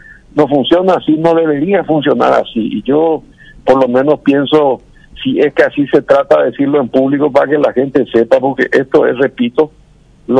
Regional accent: Paraguay

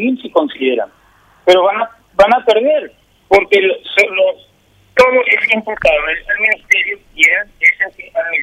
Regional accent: Paraguay; primero soy paraguayo.

